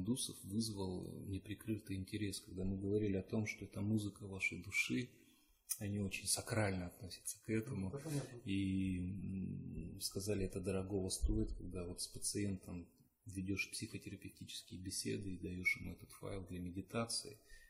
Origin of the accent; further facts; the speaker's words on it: Russia; На что мы, смеясь, говорили, нет, мы из России.